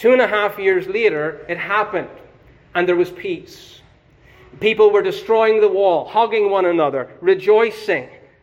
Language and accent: English; Northern Ireland, United Kingdom; Growing up in Northern Ireland was, to say the least, an experience of growing up in the midst of trouble and conflict.